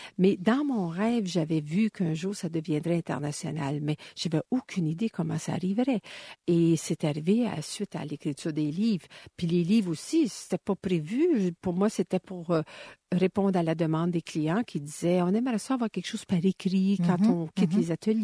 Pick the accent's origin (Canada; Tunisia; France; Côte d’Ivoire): Canada; Quebec; C'est la grande maison familiale chez nous au Québec.